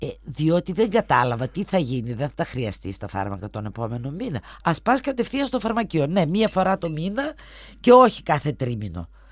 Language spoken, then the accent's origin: Greek; Greece; Και λέω η απολύτιστη, αλλά έρχομαι από την Ελλάδα.